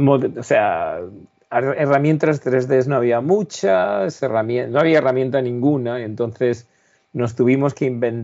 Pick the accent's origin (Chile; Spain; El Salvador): Spain; Imagínate, como español, digamos, de pueblo, ¿no?